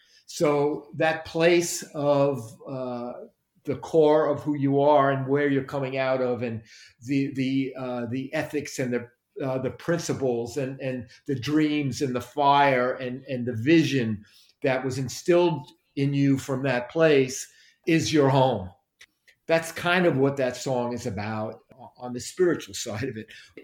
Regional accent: Brooklyn, New York, United States; I have a very strong connection with my neighborhood of where I grew up in Brooklyn. It's really the core of who I am.

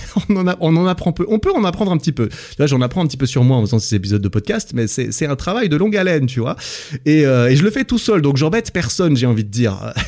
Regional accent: France; salut, je suis francophone, je suis français

